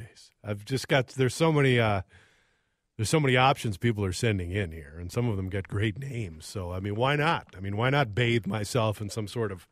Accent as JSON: {"language": "English", "town": "South St. Paul", "region": "Minnesota", "country": "United States", "tie": "born or raised there", "said": "I mean, I grew up in South St. Paul, and you stink."}